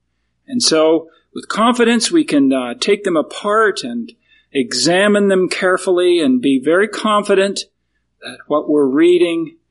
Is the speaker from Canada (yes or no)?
yes; Canada; And I love winter. I'm from Canada.